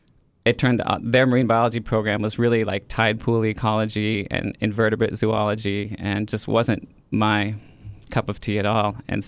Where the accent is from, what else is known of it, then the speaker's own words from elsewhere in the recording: Colorado, United States; I'm actually from Colorado, and so a very landlocked place.